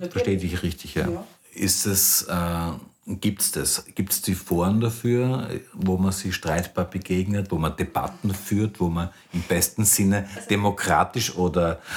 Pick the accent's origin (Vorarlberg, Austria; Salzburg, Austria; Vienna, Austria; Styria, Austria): Styria, Austria; in meiner Kindheit in der Weststeiermark war das auch ein Riesenthema natürlich